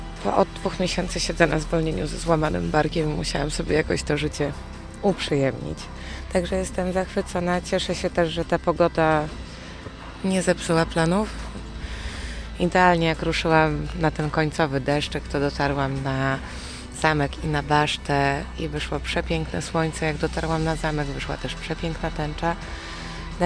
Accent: Warsaw, Masovian Voivodeship, Poland; Ja pochodzę z Warszawy i jestem drugi raz w Kazimierzu.

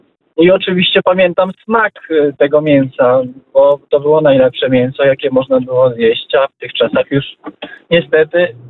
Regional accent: Nowy Uścimów, Lublin Voivodeship, Poland; pochodzę z Nowego Uścimowa. Teraz już tam nie mieszkam, ale po prostu tam wszystko się to odbywało. Tam pracowałem 20 lat.

